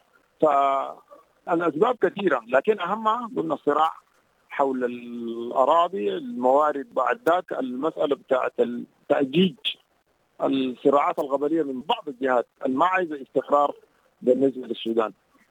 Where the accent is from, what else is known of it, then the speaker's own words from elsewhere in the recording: Kordofan, Sudan; خاصة عندنا في كردفان